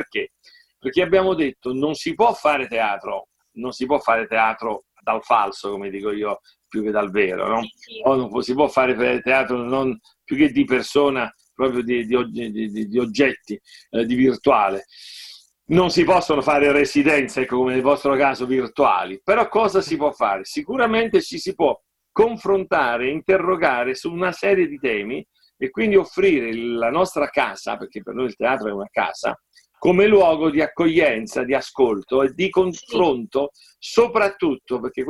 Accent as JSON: {"language": "Italian", "town": "Naples", "region": "Campania", "country": "Italy", "said": "io dico da napoletano"}